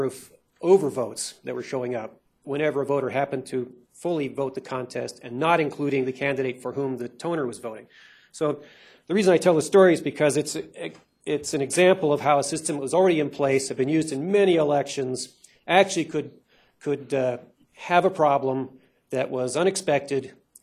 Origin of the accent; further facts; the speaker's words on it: Colorado, United States; I am representing myself here. I'm from Eagle County.